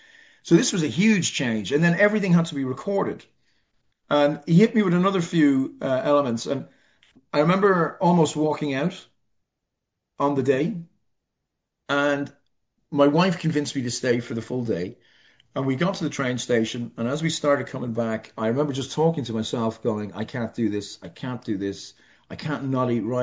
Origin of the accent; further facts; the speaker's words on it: Ireland; no bread, no pasta, and I'm Irish, no potatoes.